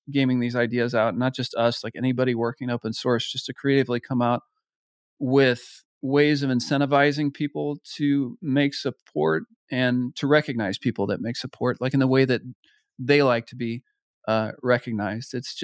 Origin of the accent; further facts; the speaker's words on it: United States; myself as an American don't have a lot of exposure to in the media